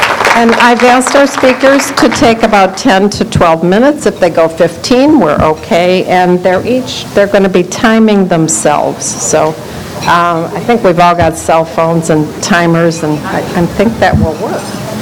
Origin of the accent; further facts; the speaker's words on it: Arizona, United States; I'm from Arizona, grateful compulsive eater and your speaker seeker for today.